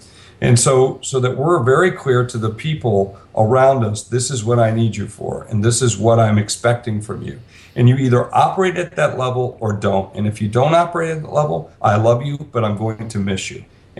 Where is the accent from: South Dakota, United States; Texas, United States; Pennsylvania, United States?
South Dakota, United States; As you said, I'm from South Dakota, so I like to go home and go riding and like to do the things that we do out on our place and farm there.